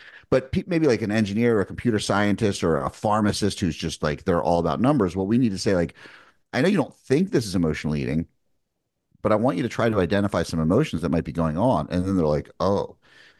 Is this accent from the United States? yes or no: yes; New York, United States; I'm from New York. Like I moved down here to South Carolina. It's a very different culture.